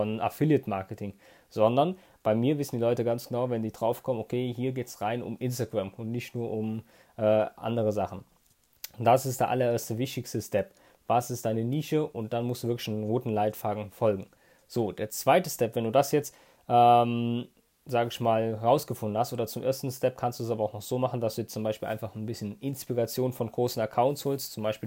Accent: Rhineland-Palatinate, Germany; Ich komme aus der Gegend hier von Koblenz und Bonn, zwischen Koblenz und Bonn, einem kleinen idyllischen Ort hier in der Eifel.

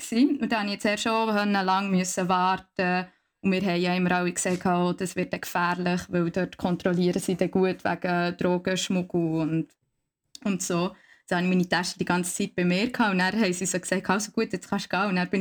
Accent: Switzerland; und von wo bist du? Dann habe ich so gesagt, ja, vor der Schweiz.

